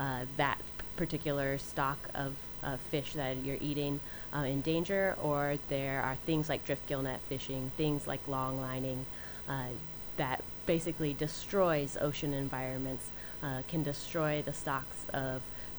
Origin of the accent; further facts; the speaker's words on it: Ohio, United States; I'm from Ohio, a pretty landlocked state, but you don't have to grow up near the ocean or on the ocean to be a deep lover of the ocean.